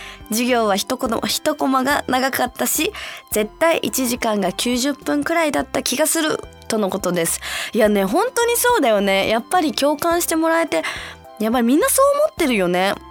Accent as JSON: {"language": "Japanese", "region": "Okinawa", "country": "Japan", "tie": "born or raised there", "said": "私はさ、沖縄生まれ沖縄育ちで、なんだろうな、冬のスポーツのなんだろう経験がないし、あと親しみもないから"}